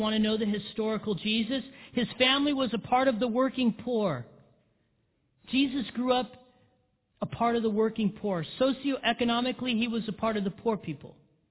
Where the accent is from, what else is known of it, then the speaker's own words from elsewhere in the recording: Big Bear, California, United States; See, I was born and raised in Big Bear. I call myself a hick from Big Bear. The time of that I was raised in Big Bear, it was a town of 14,000 people.